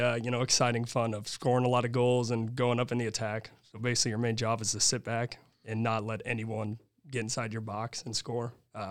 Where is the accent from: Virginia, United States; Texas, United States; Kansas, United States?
Kansas, United States; Kansas City; I'm a senior here at Lindenwood. I am a sports management major, and I'm from Kansas City, Kansas.